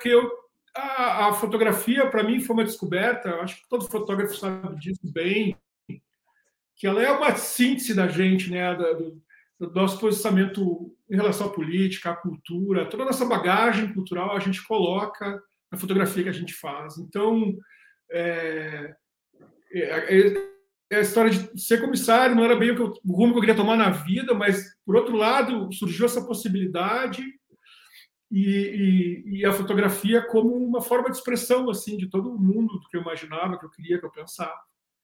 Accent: Porto Alegre, Rio Grande do Sul, Brazil; now in São Paulo, Brazil; Sou gaúcho de Porto Alegre, com muito orgulho. Adoro a minha cidade.

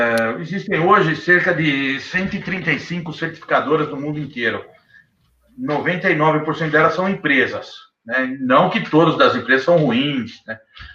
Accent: Jundiaí, São Paulo, Brazil; eu sou nascido e criado em Jundiaí, sou do interior, né?

